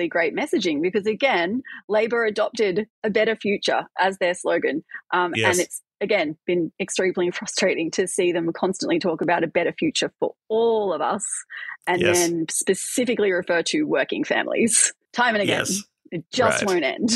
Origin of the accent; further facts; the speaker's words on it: Brisbane, Queensland, Australia; I'm from Brisbane.